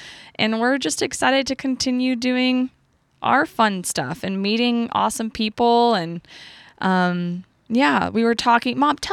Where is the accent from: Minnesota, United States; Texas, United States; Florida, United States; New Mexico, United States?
Texas, United States; Like, I love Dallas. I love Texas. I'm a Texan at heart. Well, I am a Texan, period.